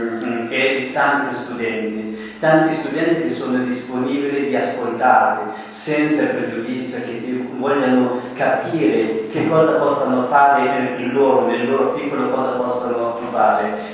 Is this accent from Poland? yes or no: no; Afghanistan; now in Italy; Io non volevo diventare un rifugiato, io vengo dall'Afghanistan.